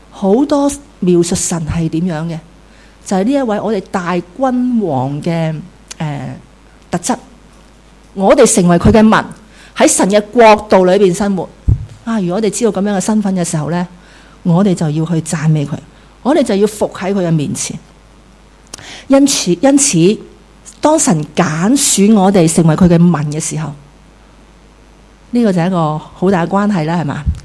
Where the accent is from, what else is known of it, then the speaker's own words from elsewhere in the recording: Hong Kong; 那我们香港人想去哪里啊？不想去咯。